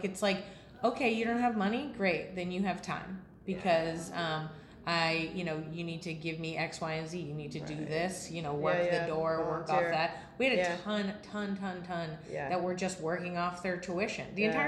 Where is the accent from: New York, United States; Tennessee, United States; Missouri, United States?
Missouri, United States; St. Louis; But all I did was tell them how I'm from St. Louis.